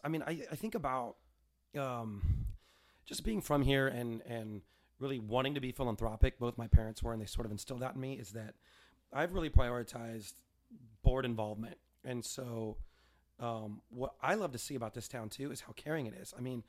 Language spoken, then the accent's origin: English; Sacramento, California, United States; I grew up in Pocket, right? Yeah, Greenhaven.